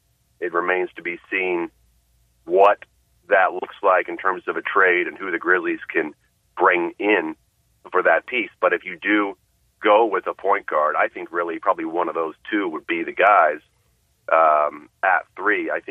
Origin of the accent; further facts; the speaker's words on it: Houston, Texas, United States; I'm from Houston.